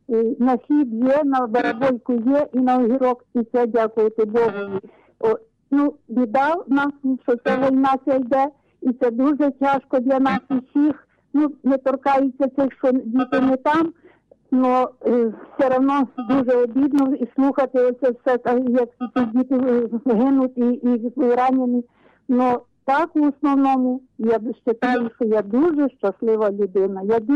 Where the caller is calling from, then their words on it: Vinnytsia Oblast, Ukraine; Я з Вінницької області, дуже точно всі не буду казати. Мені 73 роки.